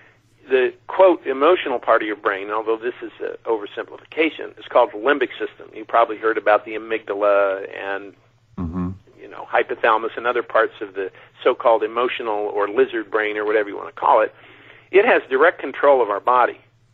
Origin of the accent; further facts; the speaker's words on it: California, United States; When I grew up out in the Mojave Desert